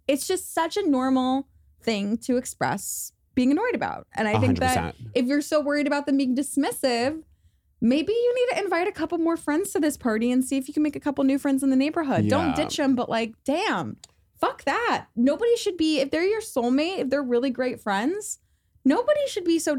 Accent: Los Angeles, California, United States; So I'm not that far east, but compared to Venice, I'm very far

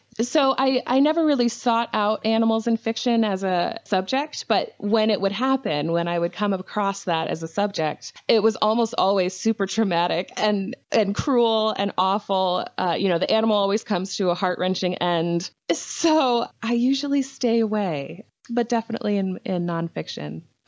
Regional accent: Maryland, United States; now in Illinois, United States; Well, I'm currently in Central Illinois, which is where I am originally from, but I grew up on the East Coast in Maryland, been there for most of my adult life as well. I recently moved back to Illinois to be closer to family.

